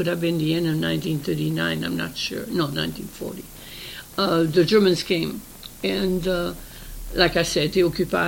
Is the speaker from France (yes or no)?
yes; France; moved away as an adult; now in San Francisco, United States; I grew up in France. I left San Francisco with my parents in 1935, and I came back to San Francisco in 1950.